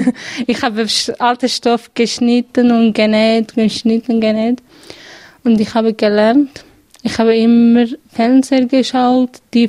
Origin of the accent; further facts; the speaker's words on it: Turkey; German is a second language; moved away as an adult; now in Switzerland; Ich komme aus der Türkei. Ich bin eine Kurdin. 26 Jahre alt. Ich bin seit 5 Jahren in der Schweiz.